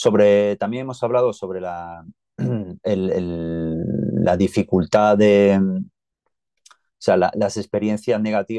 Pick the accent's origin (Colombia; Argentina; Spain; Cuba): Spain; now in Switzerland; al final la mayoría venimos de España